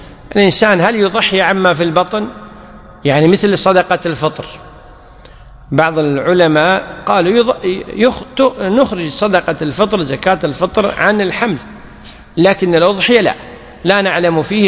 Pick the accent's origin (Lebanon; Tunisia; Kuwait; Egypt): Kuwait; حتى عندنا بالكويت، أندر من النادر أن تجد إنسان يذبح مثلا أنثى